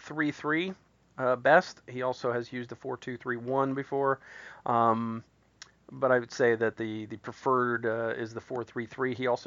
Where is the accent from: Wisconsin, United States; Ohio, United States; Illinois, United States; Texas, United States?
Ohio, United States; Columbus; Yeah. That's my hometown, too.